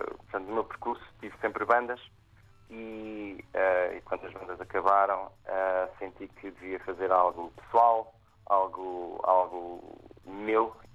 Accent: Portugal; now in London, United Kingdom; Saí de Portugal mesmo para o mundo

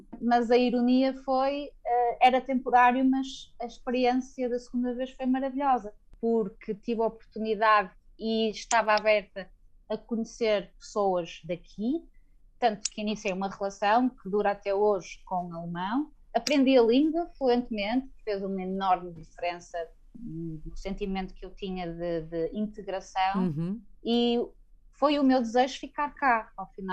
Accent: Portugal; moved away as an adult; now in Germany; quando cresci em Portugal

